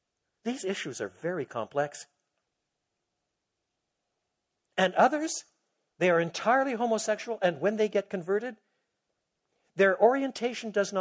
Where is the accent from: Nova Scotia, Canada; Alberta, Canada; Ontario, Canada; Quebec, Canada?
Quebec, Canada; I was brought up in Quebec. In Quebec, which in those days, not today, but in those days, was an extraordinarily patriarchal society.